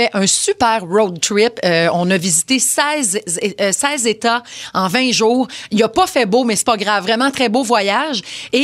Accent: Quebec, Canada; j'étais super fière d'être canadienne. Je disais à tout le monde, moi, je viens du Québec

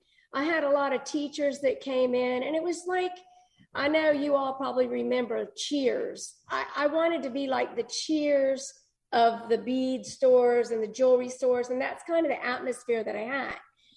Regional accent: Tampa, Florida, United States; born there; now in Orlando, United States; I was born time ago in Tampa, Florida.

